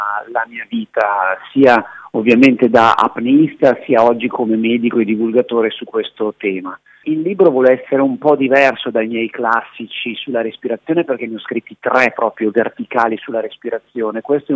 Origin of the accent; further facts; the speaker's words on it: Milan, Lombardy, Italy; born there; solo per il fatto che io sono nato a Milano